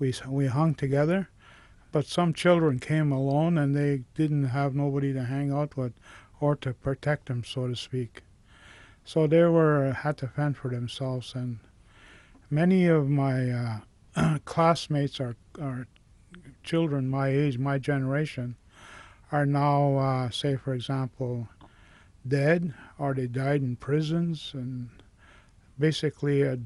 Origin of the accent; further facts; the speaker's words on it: Ontario, Canada; I was born in 1942 in a very small community called Picmulberts First Nation. It was about 300 people